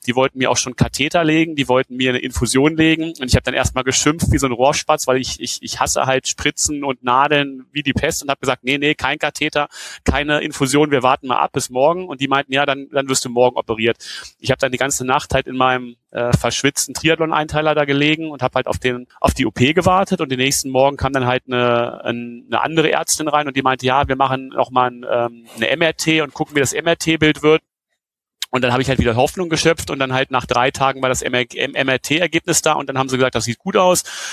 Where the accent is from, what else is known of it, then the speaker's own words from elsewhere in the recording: Göttingen, Lower Saxony, Germany; also born or lived in Darmstadt; Also geboren bin ich ursprünglich in Darmstadt, aber meine Eltern sind, als ich noch ein kleines Baby war, nach Göttingen gegangen und ich bin quasi in Göttingen aufgewachsen, also habe da Abi gemacht, da studiert mehr oder weniger.